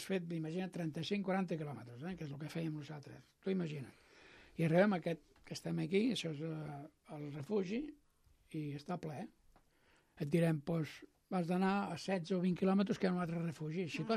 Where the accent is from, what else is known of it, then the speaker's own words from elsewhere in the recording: Catalonia, Spain; Home, que som catalans